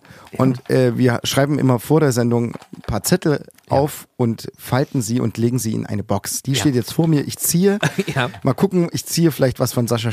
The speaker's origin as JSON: {"language": "German", "region": "Vogtland", "country": "Germany", "tie": "born or raised there"}